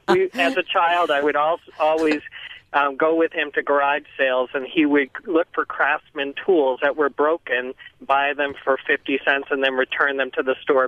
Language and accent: English; Maine, United States; I grew up in Central Maine, very, very frugal family.